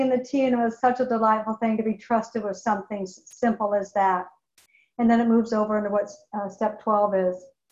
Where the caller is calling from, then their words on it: Wilsonville, Oregon, United States